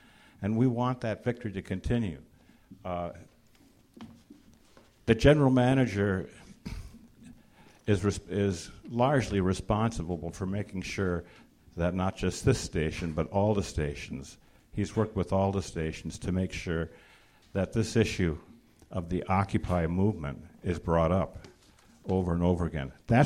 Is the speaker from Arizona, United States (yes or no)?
no; Wisconsin, United States; Everywhere, I'm from Wisconsin